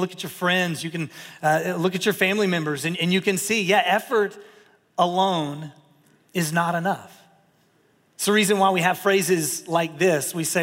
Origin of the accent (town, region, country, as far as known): the South, United States; born or raised there